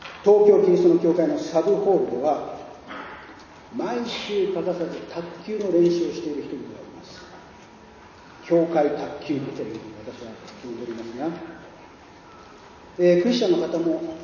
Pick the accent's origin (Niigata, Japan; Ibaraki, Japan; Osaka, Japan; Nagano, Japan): Niigata, Japan; Nagaoka; 長岡、新潟県長岡市と書いてもわからない人がいるぐらいの都市です。私の故郷です。